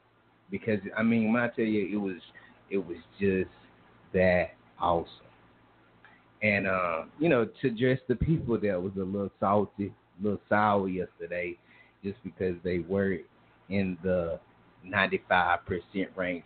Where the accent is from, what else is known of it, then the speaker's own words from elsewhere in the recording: Gadsden, Alabama, United States; say for instance in my hometown, Gadsden, Alabama, was in 95%